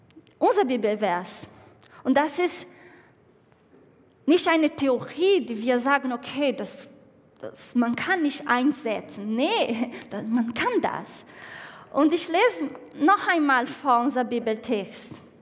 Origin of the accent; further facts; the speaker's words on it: Brazil; German is a second language; Ich bin Brasilianerin und ich komme aus total anderer Welt.